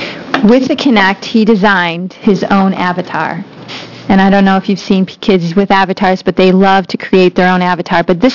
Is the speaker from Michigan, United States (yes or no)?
yes; Michigan, United States; now in Washington, D.C., United States; We all know that I'm from Michigan. Originally, I live in D.C.